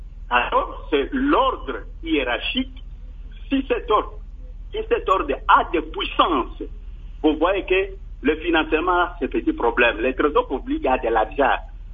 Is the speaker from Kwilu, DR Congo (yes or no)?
yes; Kwilu, DR Congo; Par exemple, ici chez nous, au Kwilu, nous avions l'air protégé des mangailles